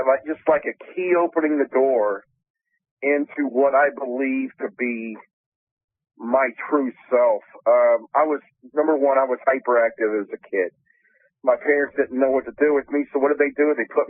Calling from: Florida, United States; Hi, Dolores. … I'm from Florida.

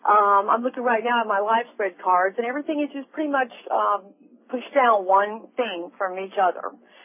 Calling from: Springfield, Missouri, United States; but I'm from Springfield, Missouri, and my birthday is June 21st, 1959.

